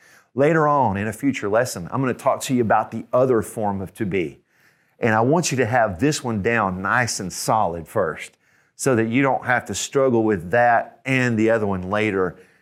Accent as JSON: {"language": "English", "region": "Georgia", "country": "United States", "said": "I am from Georgia. That's always going to be said. Never will change. That's who I am as part of my identity."}